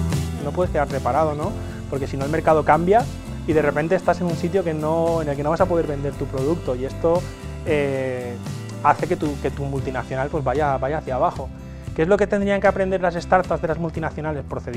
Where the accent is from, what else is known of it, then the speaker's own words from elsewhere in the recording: Castalla, Valencian Community, Spain; Vengo de Castalla, que es un pueblecito de 10.000 habitantes, que está situado en el interior de Alicante. Es un pueblecito sobre todo industrial, es un pueblo industrial en el que estamos en una zona muy, muy emprendedora